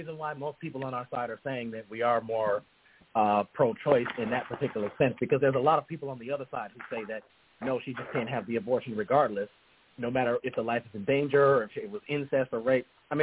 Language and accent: English; Michigan, United States; I'm from Michigan.